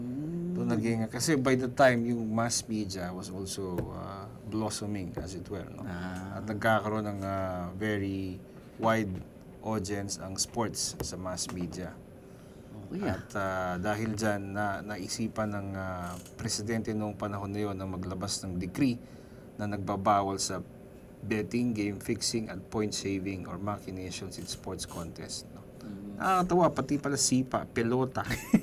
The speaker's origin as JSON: {"language": "Tagalog", "region": "Mimaropa", "country": "Philippines", "said": "Actually, sa baseball, ang naalala ko, sa amin sa Mindoro, nilalaro ito ng maraming tao."}